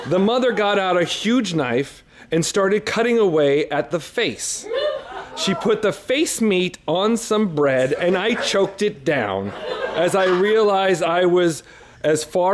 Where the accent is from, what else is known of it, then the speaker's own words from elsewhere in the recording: Brooklyn, New York, United States; I am from Brooklyn, New York. I ride the subway alone at night.